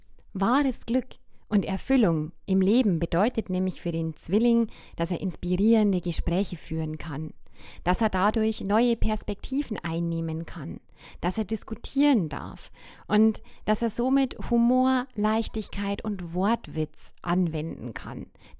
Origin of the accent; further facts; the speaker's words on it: Bavaria, Germany; So sagt man es bei uns im Bayerischen Wald.